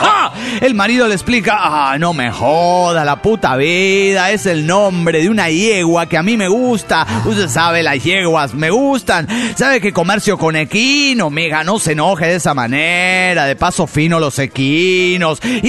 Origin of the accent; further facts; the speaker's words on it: Tunja, Boyacá, Colombia; Hola, ¿qué tal? … de Tunja, Colombia.